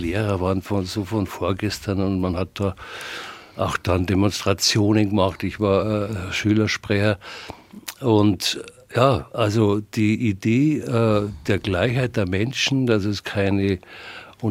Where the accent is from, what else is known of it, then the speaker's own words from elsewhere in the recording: Bavaria, Germany; Ja, ich bin ja doch anders sozialisiert worden. Die haben keine Ahnung, was wir gerade in Bayern für eine Kultur haben, wenn man unseren christlichen Glauben nicht kennt.